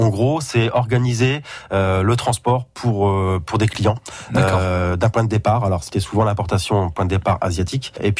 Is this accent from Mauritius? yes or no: no; Arras, Hauts-de-France, France; Enfance à Arras, enfin à côté d'Arras, scolarité à Arras. Et arrivé sur Amiens, si je me souviens bien, aux alentours de mes 20 ans.